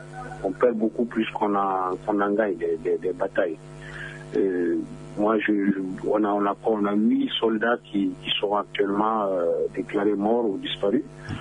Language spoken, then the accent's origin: French; Mali; en tant que Malien